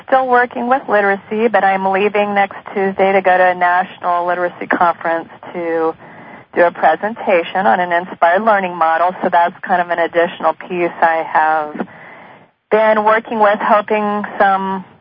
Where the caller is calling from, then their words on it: Aptos, California, United States; I'm calling from Aptos, California.